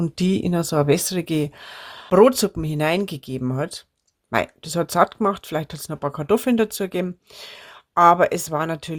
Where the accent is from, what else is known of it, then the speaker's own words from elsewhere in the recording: Bavaria, Germany; Bei uns in Bayern waren die Fastenspeisen bei die einfachen Leuten eher Nudeln und Mehlspeisen